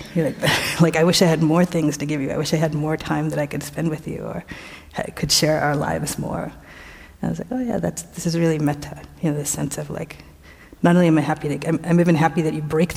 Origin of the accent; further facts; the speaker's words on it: Baltimore, Maryland, United States; So when I was growing up, I grew up in the East Coast in Baltimore. I was born in Baltimore and grew up there, but my extended family a lot are in Sri Lanka.